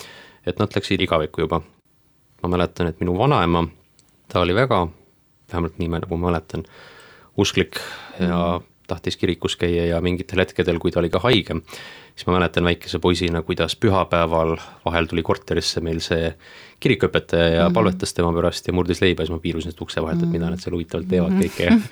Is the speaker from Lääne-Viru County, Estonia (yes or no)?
no; Saare County, Estonia; pärit olen Saaremaalt, hetkeseisuga on vanust 29 aastat.